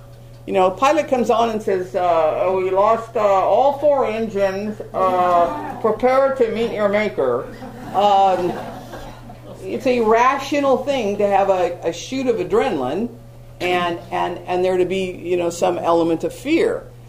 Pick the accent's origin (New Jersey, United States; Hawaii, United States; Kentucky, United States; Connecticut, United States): Hawaii, United States; I was raised in Hawaii as a kid, and lizards were everywhere.